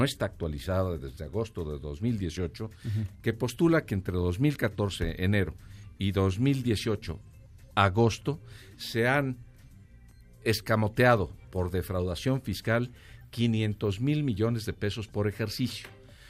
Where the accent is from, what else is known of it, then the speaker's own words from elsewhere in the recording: Mexico; como mexicano